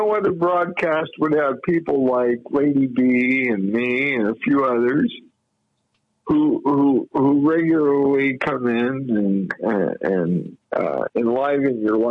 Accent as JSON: {"language": "English", "region": "Indiana", "country": "United States", "said": "Since I'm from Indiana, that's an obvious reason right there."}